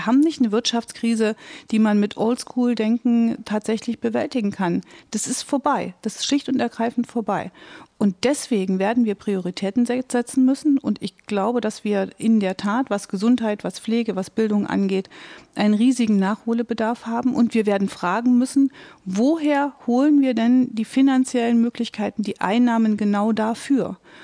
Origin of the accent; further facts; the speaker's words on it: East Germany, Germany; Das unterschreibe ich als Ostdeutsche gerne auch 100-mal